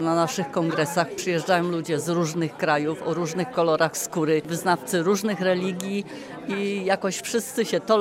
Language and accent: Polish; Greater Poland Voivodeship, Poland; a ja jestem z Wielkopolski.